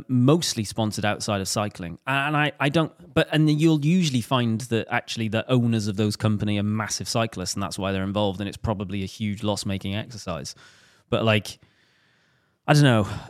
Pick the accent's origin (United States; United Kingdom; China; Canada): United Kingdom; Wales; because it's Team Wales, I'm drawn to it being Welsh.